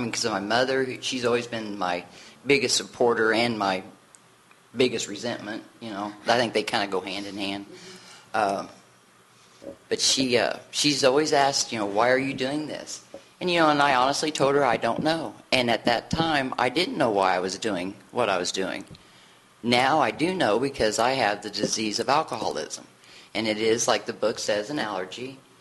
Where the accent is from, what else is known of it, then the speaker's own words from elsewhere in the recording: Washington, Indiana, United States; now in Evansville, United States; I decided to move here because I'm not from Evansville originally, from Washington, Indiana.